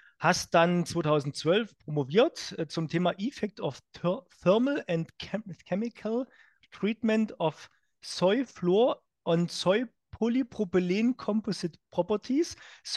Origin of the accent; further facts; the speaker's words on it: East Germany, Germany; ich bin ja auch aus dem Land